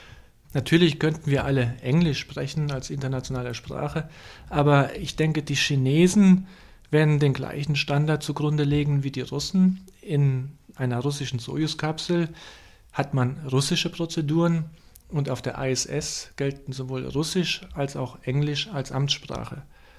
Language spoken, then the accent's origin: German; Saarland, Germany; Dort habe ich meine Jugend verbracht. Klar, ich bin im Saarland aufgewachsen und mein Herz schlägt für Saarland.